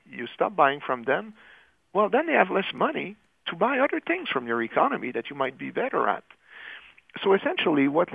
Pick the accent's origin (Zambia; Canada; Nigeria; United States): Canada; where I grew up in Canada, trust me, we import labor from other countries to work our fields.